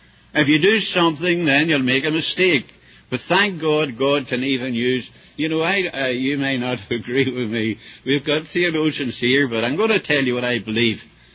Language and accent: English; Belfast, Northern Ireland, United Kingdom; born there; I was back in the place I was born in Belfast, and I was at a conference.